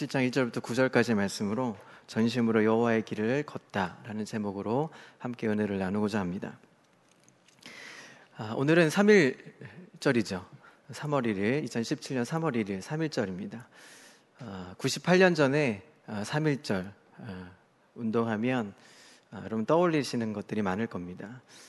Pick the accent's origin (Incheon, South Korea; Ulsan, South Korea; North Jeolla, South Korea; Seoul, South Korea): Seoul, South Korea; 저는 이 용산에서 오랫동안 좀 어린 시절을 좀 보냈습니다. 초등학교 때부터 이제 고등학교 졸업, 대학 졸업할 때쯤까지 이 용산구 쪽에 살면서 학교를 이 근처 학교를 다녔습니다.